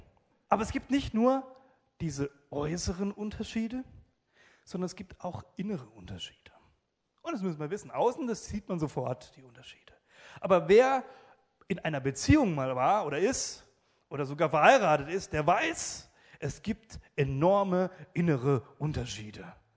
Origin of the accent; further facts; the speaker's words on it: Italy; Okay, das gilt für mich nicht, ich bin Italiener